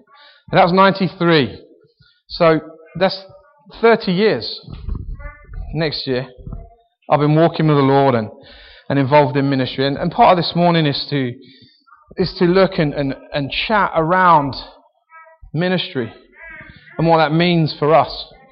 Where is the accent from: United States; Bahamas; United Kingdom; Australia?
United Kingdom; Harlow, East of England; actually born and bred in Harlow. Born in 1977, you can do the maths.